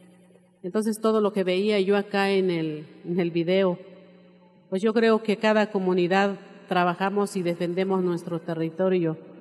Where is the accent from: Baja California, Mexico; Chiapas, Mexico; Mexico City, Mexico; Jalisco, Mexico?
Chiapas, Mexico; Alcanfores; Yo soy de Alcanfores, la ranchería Huitepeque Alcanfores.